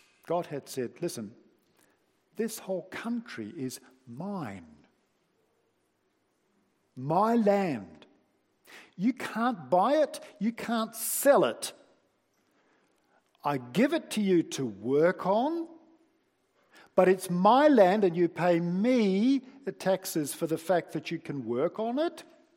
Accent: New Zealand; I grew up myself in New Zealand where certain philosophies were forbidden.

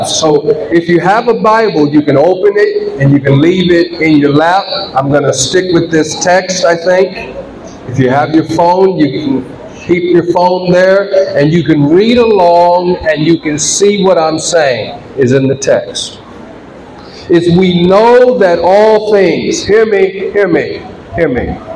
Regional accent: California, United States; accent: Black American; I'm from California, and as a black American, is our accent is very different than you hear on CNN.

